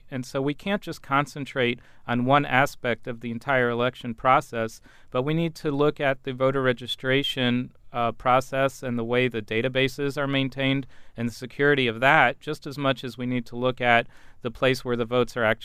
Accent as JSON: {"language": "English", "region": "Maryland", "country": "United States", "tie": "born or raised there", "said": "For example, in my home state of Maryland, we've gone from unauditable electronic systems to paper ballots."}